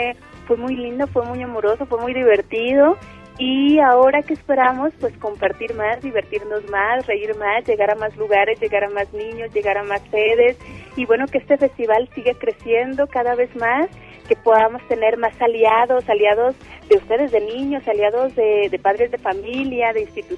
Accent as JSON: {"language": "Spanish", "region": "Jalisco", "country": "Mexico", "moved": "yes", "lives_now": "Buenos Aires, Argentina", "said": "yo soy de acá de Jalisco, me fui a Buenos Aires hace 5 años"}